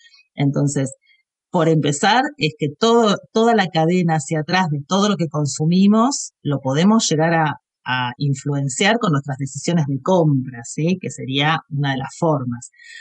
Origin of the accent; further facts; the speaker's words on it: Buenos Aires, Argentina; soy de Buenos Aires, como casi todos y todas, que en un momento emigré hacia la provincia de Río Negro, que es en el norte de la Patagonia, vivo cerquita de la frontera con Chile.